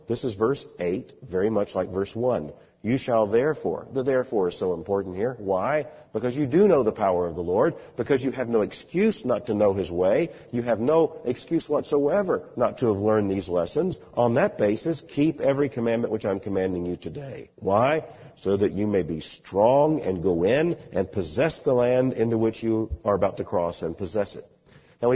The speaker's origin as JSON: {"language": "English", "region": "Florida", "country": "United States", "tie": "born or raised there", "said": "Now, growing up in Florida, I am aware of what a sinkhole is."}